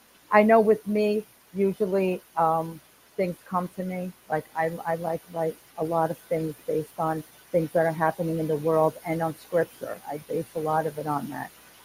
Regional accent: New Jersey, United States; I'm from Jersey originally, so I understand. I remember how bad it was up there with the ice and the snow and everything.

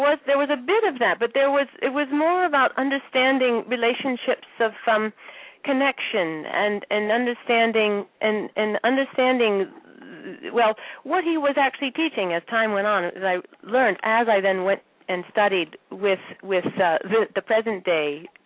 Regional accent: Ohio, United States; I mean, I'm originally from Ohio.

